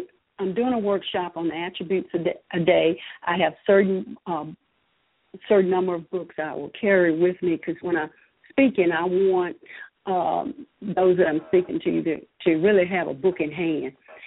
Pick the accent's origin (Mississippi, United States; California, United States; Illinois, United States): Mississippi, United States; Crawfordville; out from my hometown, which is Crawfordville, Mississippi.